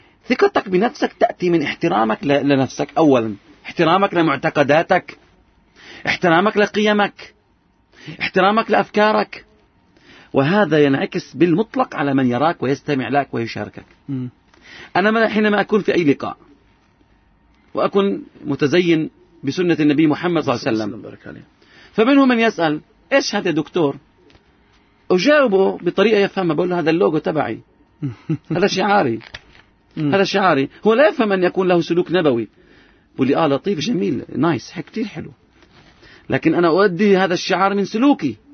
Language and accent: Arabic; Nablus, West Bank, Palestine; من فلسطين، حتى لا تنسوا من فلسطين، أنا مش من الضفة، أنا من فلسطين، وفي فلسطين بلد اسمها نابلس، أنا من فلسطين.